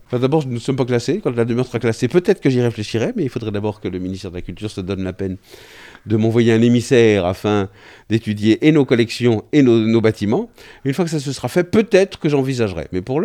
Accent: Cholet, Pays de la Loire, France; born there; je suis né à Cholet.

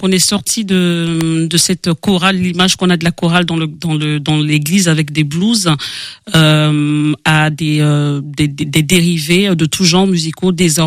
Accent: Gabon; je viens du Gabon. Je viens du Gabon, c'est l'Afrique centrale.

